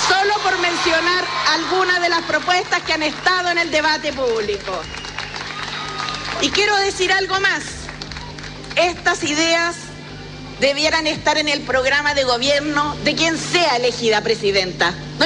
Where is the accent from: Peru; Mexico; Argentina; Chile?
Chile; Así somos los chilenos.